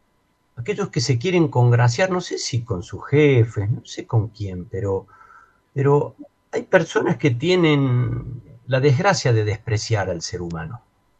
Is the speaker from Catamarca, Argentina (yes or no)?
yes; Catamarca, Argentina; also born or lived in Mar del Plata; siempre me he criado, más allá que nací en Mar del Plata, me he criado en Catamarca